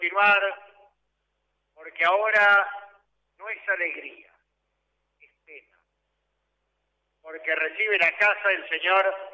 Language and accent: Spanish; Argentina; También existimos, también somos argentinos.